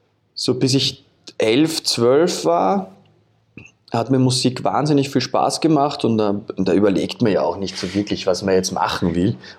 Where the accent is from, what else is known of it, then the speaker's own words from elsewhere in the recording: Vienna, Austria; nachdem ich in einer Wohnung aufgewachsen bin in Wien, war Schlagzeug jetzt nicht so wirklich die Option